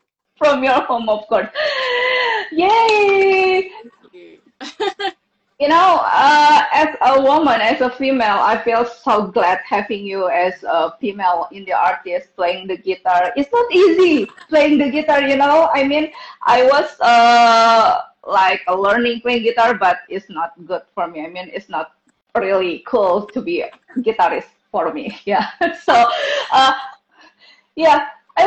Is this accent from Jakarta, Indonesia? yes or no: yes; Jakarta, Indonesia; English is a second language; because I'm from Indonesia, from Jakarta